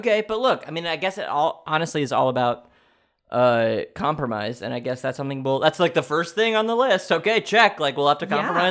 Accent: West Virginia, United States; I'm from West Virginia. Born and bred. Born and raised.

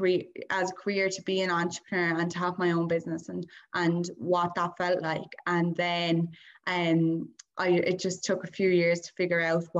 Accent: Rathgormack, Munster, Ireland; I'm from Rathgormack in County Waterford.

